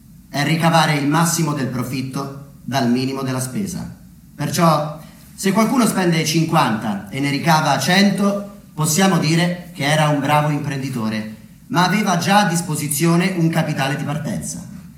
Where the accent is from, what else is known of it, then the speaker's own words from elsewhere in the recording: Foligno, Umbria, Italy; also born or lived in Rome; Io sono di Foligno e dopo 10 anni trascorsi a Roma, quando ho deciso di tornare a vivere nella mia città, Foligno, lo centro del mondo, in Umbria